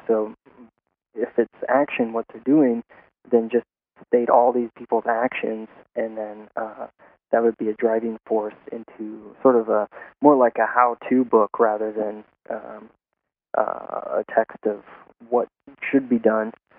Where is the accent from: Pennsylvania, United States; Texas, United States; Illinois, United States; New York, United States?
Illinois, United States; I'm from Illinois, a small town in Illinois